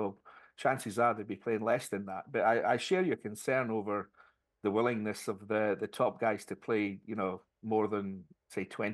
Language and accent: English; Scotland, United Kingdom; we have to remember I'm Scottish English, not English